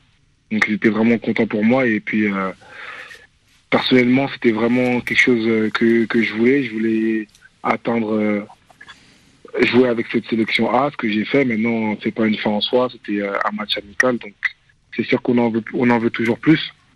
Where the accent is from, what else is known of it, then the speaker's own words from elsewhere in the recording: France; c'est le pays de mes parents, même si c'est vrai que j'aime la France, j'ai grandi en France.